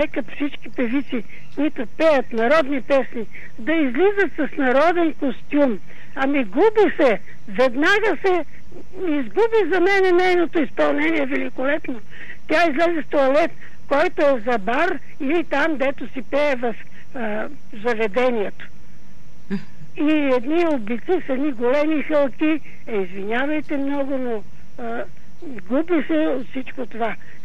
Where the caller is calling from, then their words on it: Sofia, Sofia City, Bulgaria; съм от София.